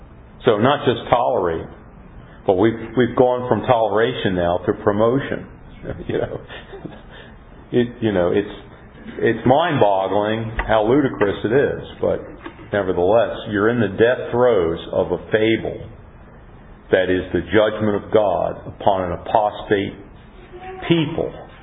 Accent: United States; I'm an American, I'm interested in America

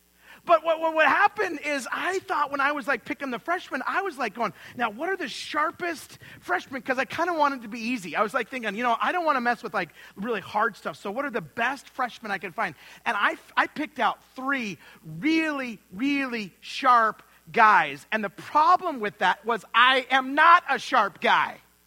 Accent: Idaho, United States; we'd eat roast beef and mashed potatoes because we're from Idaho.

